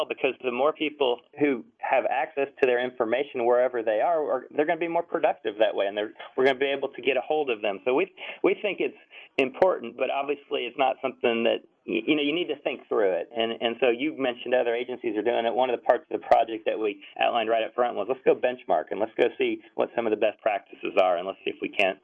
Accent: Oxford, Ohio, United States; I grew up in Ohio, in Oxford, Ohio, near Cincinnati

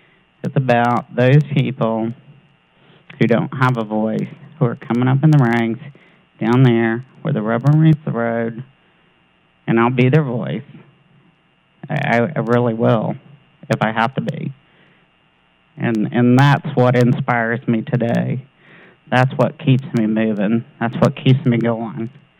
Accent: West Virginia, United States; moved away as an adult; I had to leave my home state, my family, my friends, and I relocated. And it's been a good move, trust me. I was afraid in West Virginia.

